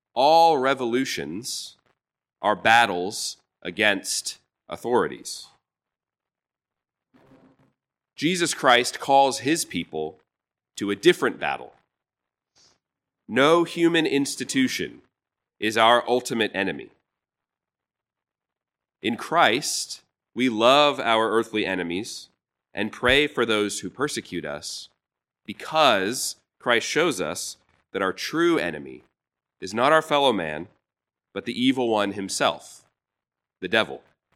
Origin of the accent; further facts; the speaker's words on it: Massachusetts, United States; Growing up near Boston, I took many school field trips to walk the Freedom Trail